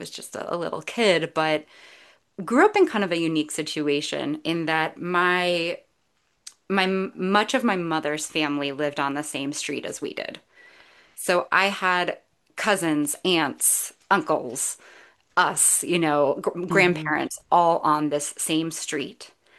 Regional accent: Vermont, United States; also born or lived in Chicago, United States; I like to say I was born in Chicago, but I grew up in Vermont.

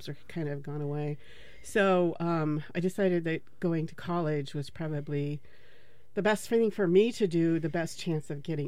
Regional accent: Roseburg, Oregon, United States; It's kind of a rural area. It's at, like smack in the middle of the state, where specifically I grew up.

